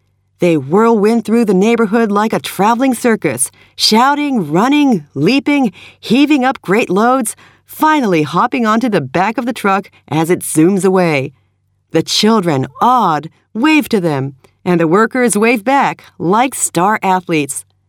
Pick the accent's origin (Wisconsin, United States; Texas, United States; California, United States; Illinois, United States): California, United States; San Francisco; I remember once in my hometown of San Francisco, it was discovered by some newspaper